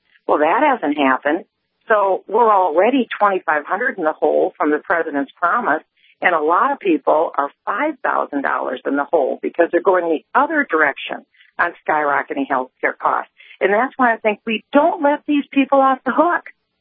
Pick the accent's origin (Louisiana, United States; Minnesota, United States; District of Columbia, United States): Minnesota, United States; And I really think, like in my home state of Minnesota, people need to say to Al Franken